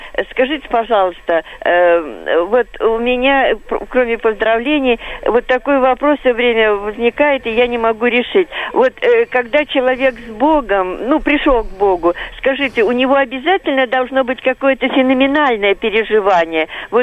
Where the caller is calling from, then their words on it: Saint Petersburg, Russia; Я звоню из Санкт-Петербурга.